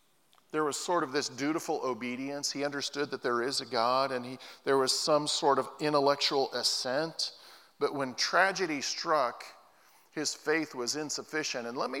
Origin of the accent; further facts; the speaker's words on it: Oregon, United States; There was a guy in my church when I was growing up in Southern Oregon.